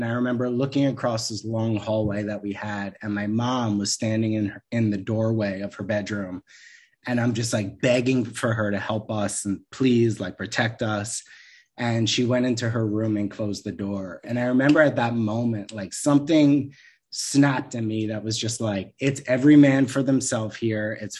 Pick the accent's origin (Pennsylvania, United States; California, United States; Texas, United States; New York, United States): New York, United States; I grew up in New York, in a very perfect looking town, perfect looking everything on Long Island.